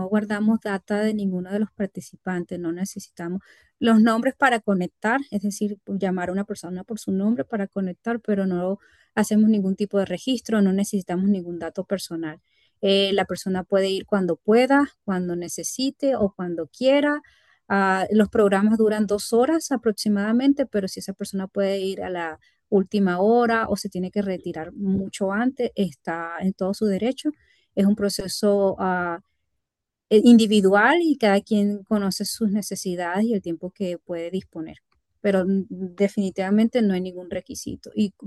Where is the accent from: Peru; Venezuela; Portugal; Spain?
Venezuela; moved away; cuando yo llegué, yo vengo de Venezuela